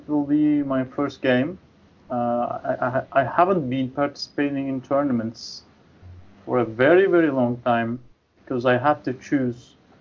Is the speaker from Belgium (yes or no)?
no; Istanbul, Turkey; I'm from Turkey, Istanbul.